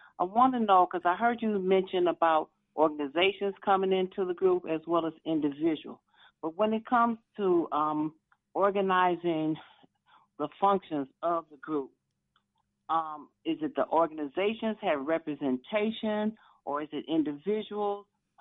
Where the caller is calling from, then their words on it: Atlanta, Georgia, United States; I'm calling from Atlanta